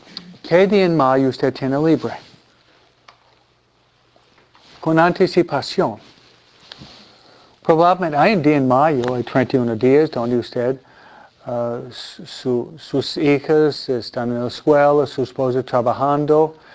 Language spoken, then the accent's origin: Spanish; United States; Spanish is a second language; A mí, tal vez porque soy americano más independiente, me gusta mi espacio, ¿no?